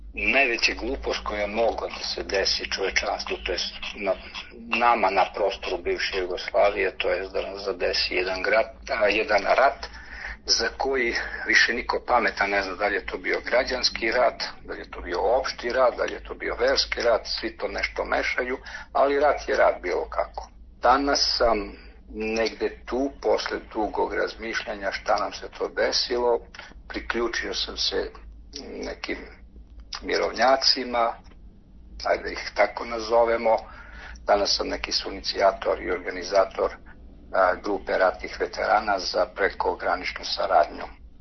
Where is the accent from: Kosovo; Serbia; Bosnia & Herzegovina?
Serbia; Vlasotince, Southern and Eastern Serbia; iz Vlasotica sam, inače sam učesnik rata na prostoru Republike Hrvatske